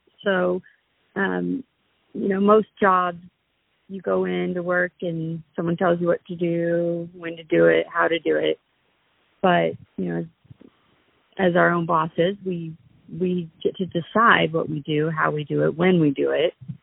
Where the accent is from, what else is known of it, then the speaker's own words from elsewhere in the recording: Council Grove, Kansas, United States; also born or lived in Houston, Texas / Germany; I was born in Houston, Texas, and raised in Council Grove, Kansas, small town, and moved to Germany for a few years while my husband was in the service. And now we're back in our hometown